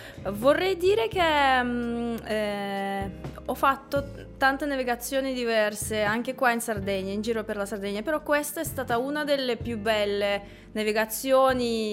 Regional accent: Latvia; Italian is a second language; now in Italy; Vengo da nord-est, vengo dalla Lettonia.

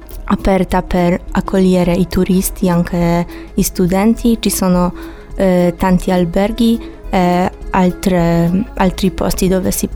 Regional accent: Poland; Italian is a second language; now in Cagliari, Italy; Vengo dalla Polonia.

